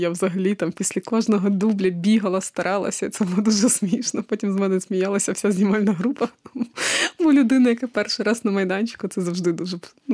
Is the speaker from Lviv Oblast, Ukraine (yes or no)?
no; Kamianets-Podilskyi, Khmelnytskyi Oblast, Ukraine; Я родом з Кам'янця-Подільського. Це Хмельницька область. Дуже гарне історичне місто.